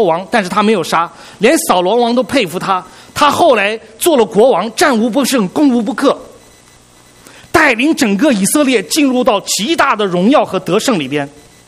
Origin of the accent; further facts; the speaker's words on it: China; 我觉得这两件事情对我们中国人是最有意义的一件事情